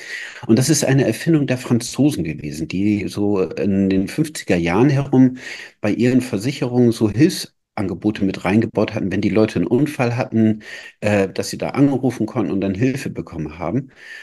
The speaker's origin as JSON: {"language": "German", "region": "Bremen", "country": "Germany", "tie": "born or raised there", "said": "Ich komme auch wirklich auch gebürtig aus Bremen, bin dann allerdings viel durch die Weltgeschichte durchgezogen, aber am Ende wieder hier gelandet."}